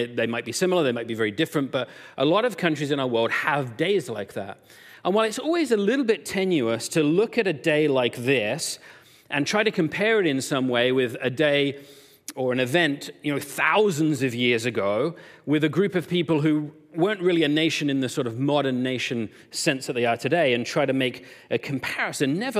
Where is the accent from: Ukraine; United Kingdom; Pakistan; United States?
United Kingdom; even me as a Brit knows this.